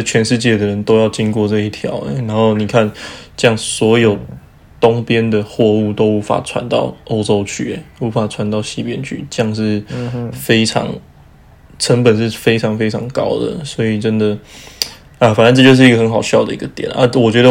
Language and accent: Chinese; Taiwan; 我们台湾人被分散在德国的各地，就是有人像叶公他就在北部，那我就在西部